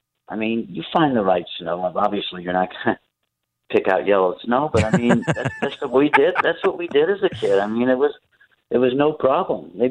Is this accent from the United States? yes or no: yes; St. Louis, Missouri, United States; moved away as an adult; now in California, United States; Yes, I was born and raised in St. Louis, lived there 45 years. I live in California now, but as a kid, we definitely ate snow ice cream.